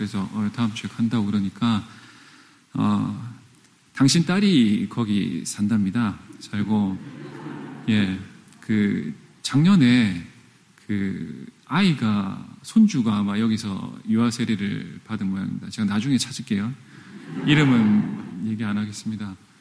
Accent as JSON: {"language": "Korean", "country": "South Korea", "moved": "as an adult", "said": "어쨌든 우리는 한국에서 온 사람들이니까요."}